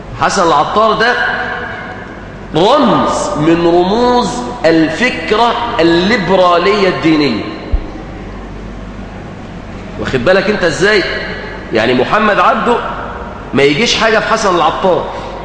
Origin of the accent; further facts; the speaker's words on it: Mansoura, Dakahlia, Egypt; وانا يعني عندنا في المنصورة ما بحبش الطريقة دي